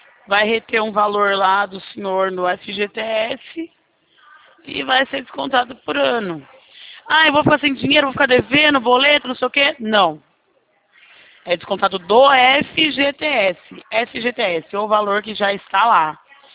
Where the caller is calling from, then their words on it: Rio Claro, São Paulo, Brazil; Eu falo daqui da cidade de Rio Claro